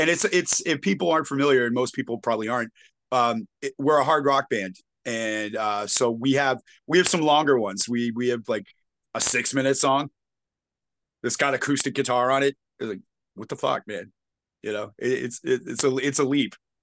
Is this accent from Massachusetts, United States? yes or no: yes; Brookline, Massachusetts, United States; well, dude, I'm from Brookline. You know, I'm not from Brooklyn. I'm from Brookline.